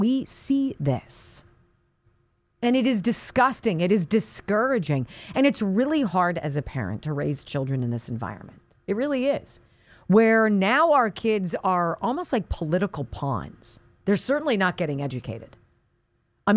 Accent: Chicago, Illinois, United States; born there; I was born in Chicago. My parents met at Northwestern. I love Chicago.

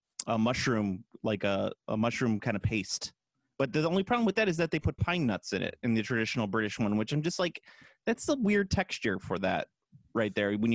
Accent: United States; That's because I'm American and I understand taste buds.

